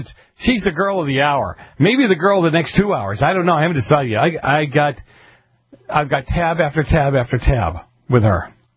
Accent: Boston, Massachusetts, United States; when I grew up in Boston, I grew up in a section that, as I said earlier, very, very heavy mafia influence.

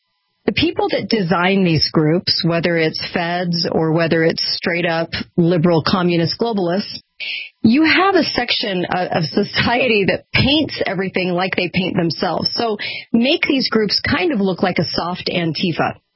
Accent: California, United States; I grew up in California.

